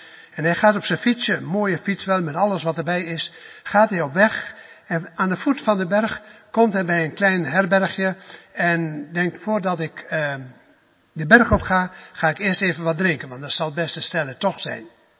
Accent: Netherlands; Aan de ene kant zeggen wij als Nederlanders, we zijn zelfstandig, we maken onze eigen keuzes.

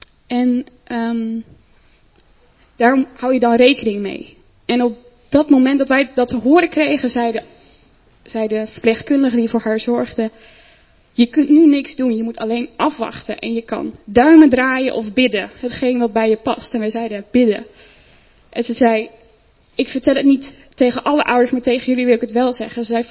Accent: Netherlands; born there; we zijn in Nederland geboren, de zorg is hier ontzettend goed.

